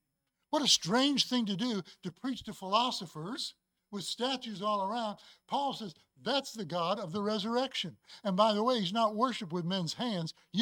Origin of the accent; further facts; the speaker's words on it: Chicago, Illinois, United States; They learned about growing up in Chicago. I was shot at when I was 14.